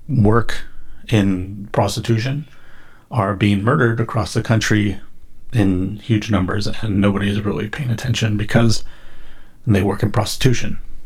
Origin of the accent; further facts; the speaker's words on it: California, United States; I grew up in California.